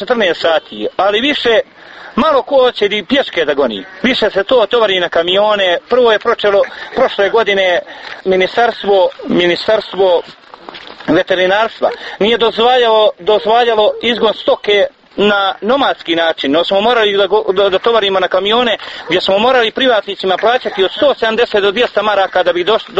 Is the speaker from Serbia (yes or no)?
no; Bileća, Republika Srpska, Bosnia & Herzegovina; ja sam prinuđen iz Bileće da dođem trbuhom za kruhom, što bi rekli.